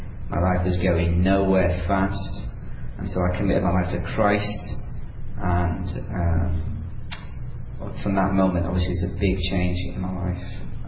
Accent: United Kingdom; also born or lived in Ireland; I was on the streets at 2 years old, Between 2 and 14, I was in various institutions across the UK.

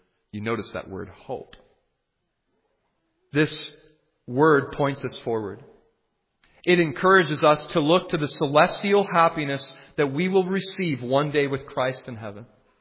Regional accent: Toronto, Ontario, Canada; Well, I'm from the Toronto area.

